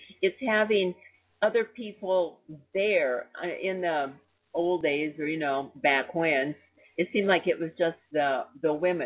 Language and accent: English; Midwest, United States; I grew up in the Midwest, and everything, trust me, had meat in it.